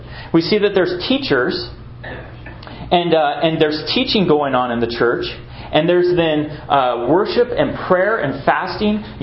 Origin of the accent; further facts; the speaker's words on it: Washington, United States; We grew up in Washington, Eastern Washington, a lot of farming, and it's also dry out there